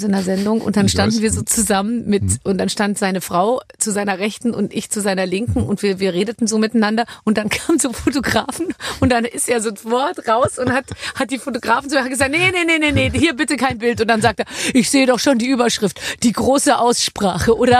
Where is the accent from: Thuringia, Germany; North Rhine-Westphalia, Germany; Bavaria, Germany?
Bavaria, Germany; Munich; Gebürtig in Leipzig. Ich komme aus München.